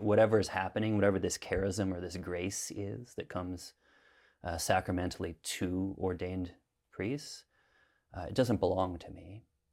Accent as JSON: {"language": "English", "town": "St. Louis", "region": "Missouri", "country": "United States", "lives_now": "Cape Cod, United States", "said": "I had three children at the time, owned a house, had a job, all in Cape Cod, Massachusetts. I'm from St. Louis."}